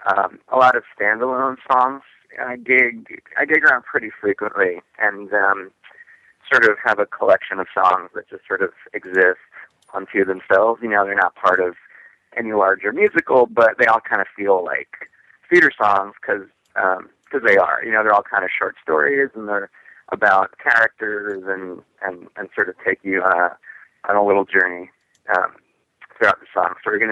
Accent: Long Island, New York, United States; I'm from Long Island, mm-hmm. and I went to see Little Shop of Horrors mm-hmm. for my sixth birthday.

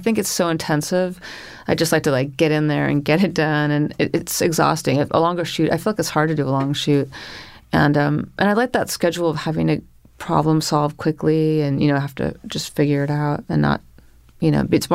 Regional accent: California, United States; now in New York, United States; Yeah, I grew up in Northern California, but I...

